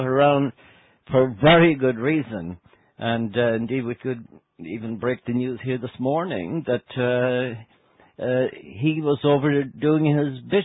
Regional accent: Connacht, Ireland; I'm from Mayo, God help us.

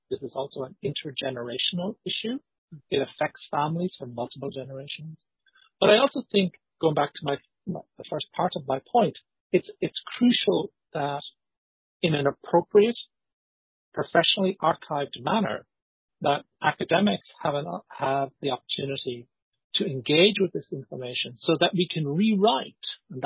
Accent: Ireland; born there; I can walk into the GRO and ask for my birth certificate as an Irish citizen, person who's born in Ireland.

